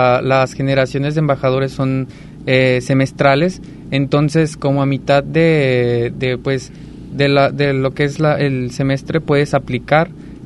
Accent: León, Guanajuato, Mexico; now in Puerto Vallarta, Mexico; yo elegí trabajar en Puerto Vallarta. A pesar, bueno, de que soy de León, de hecho solo vine a estudiar aquí la universidad.

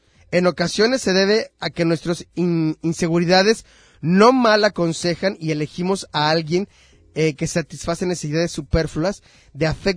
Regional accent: Mexico

